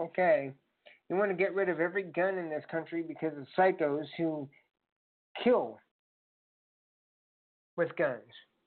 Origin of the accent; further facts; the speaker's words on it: Chicago, Illinois, United States; Well, I'm from Chicago, and running a big city is easier than running a small one.